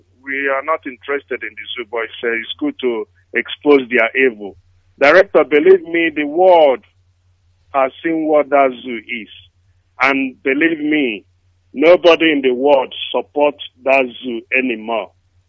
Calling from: Australia; I'm calling from Australia.

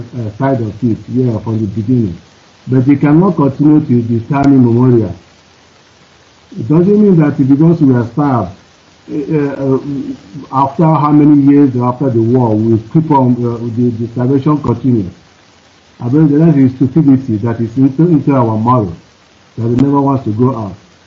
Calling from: Cologne, North Rhine-Westphalia, Germany; I'm calling from Cologne, Germany.

